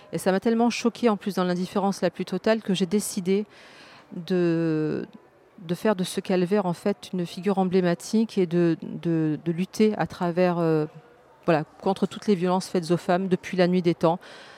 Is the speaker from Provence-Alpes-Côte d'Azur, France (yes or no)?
yes; Marseille, Provence-Alpes-Côte d'Azur, France; parce que je suis de Marseille.